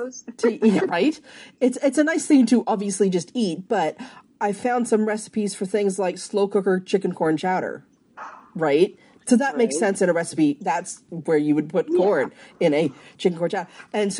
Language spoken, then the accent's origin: English; Canada; It is a giant box of what I would colloquially call Kraft dinner, being Canadian.